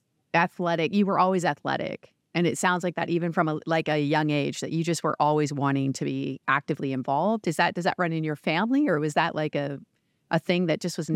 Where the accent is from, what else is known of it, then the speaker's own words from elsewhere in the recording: Canada; So I'm a Canadian.